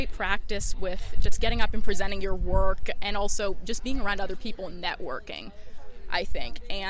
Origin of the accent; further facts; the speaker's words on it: Charles Town, West Virginia, United States; I'm from Charlestown, West Virginia, and I'm an English major with a concentration in literature.